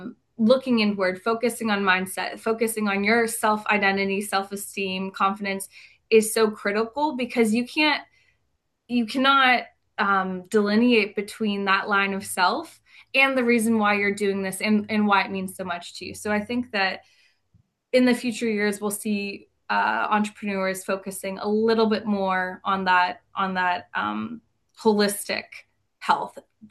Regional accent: Appalachia, United States; I grew up in a pretty depressed area myself, and you know, very rural Appalachian background.

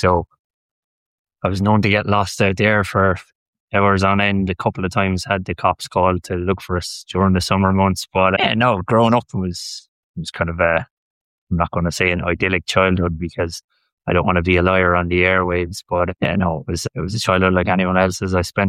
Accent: Ireland; I grew up in a small kind of a coastal city. And like anyone in Ireland, I kind of had a kind of an ideal childhood

